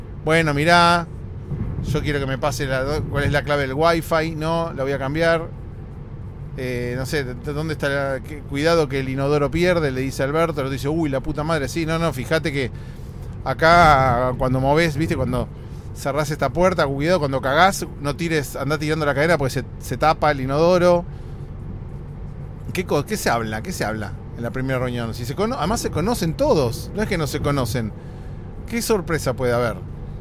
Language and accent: Spanish; Argentina; Así somos los argentinos